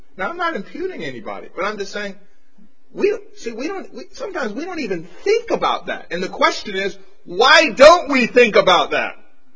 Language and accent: English; United States; Why is it that me as an American can fly down to the Dominican Republic, then go to Haiti, a place I've never been to before